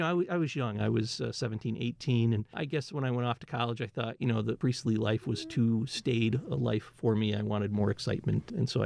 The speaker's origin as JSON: {"language": "English", "town": "Lee", "region": "Massachusetts", "country": "United States", "tie": "born or raised there", "said": "I grew up in Lee, Mass, and I knew the institution as North Adams State College at the time, a very different place. And then I left the Berkshires for about a 30-year period to start my career."}